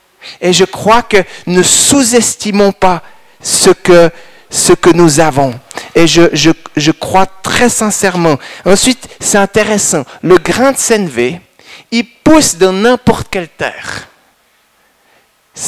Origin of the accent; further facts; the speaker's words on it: Moudon, Vaud, Switzerland; moi je viens de Moudon, puis longtemps je disais, ah Moudon c'est quand même difficile, hein, on a un peu de peine.